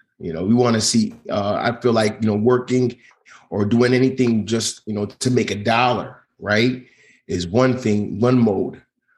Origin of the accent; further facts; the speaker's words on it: United States; Parents migrated here from Jamaica, so I'm of Jamaican descent, but grew up here in America in inner city.